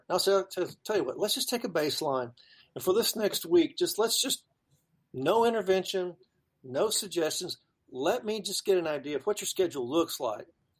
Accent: Texas, United States; I didn't want to go to Wyoming. It was cold up there. I'm from Texas.

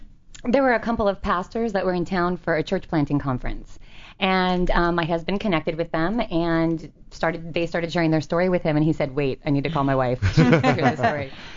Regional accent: San Diego, California, United States; I'm from San Diego.

